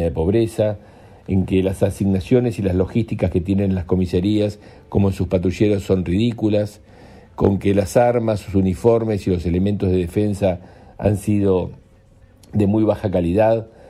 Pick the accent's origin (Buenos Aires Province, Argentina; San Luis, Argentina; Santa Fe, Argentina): Buenos Aires Province, Argentina; La Matanza; a los que habitamos la provincia de Buenos Aires y también a aquellos que somos del partido de La Matanza.